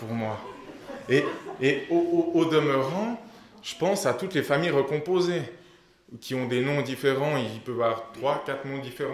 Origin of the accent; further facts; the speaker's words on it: Tavannes, Bern, Switzerland; also born or lived in Cortaillod; now in Neuchâtel, Switzerland; j'ai grandi à Tavannes, dans le Jura-Bernois pendant 12 ans. Ensuite, on a déménagé à Courtaillot, où j'ai aussi vécu 12 ans. Et là, j'habite Neuchâtel